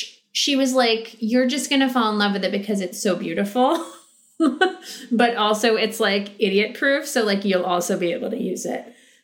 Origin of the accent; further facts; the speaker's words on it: India; I'm Indian. So like my mother smelled, like my grandma smelled like a little bit of incense and a little bit of this and a little bit of that.